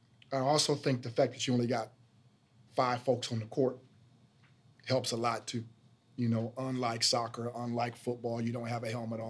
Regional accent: East Lansing, Michigan, United States; Now, I grew up in East Lansing part of my childhood, too

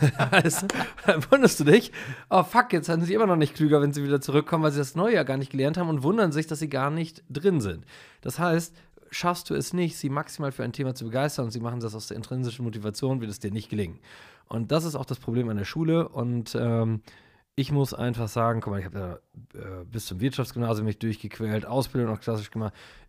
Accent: Netherlands; German is a second language; ich bin Holländer, wir kommen immer in andere Länder und können erst die Sprache nicht, dann können wir sie

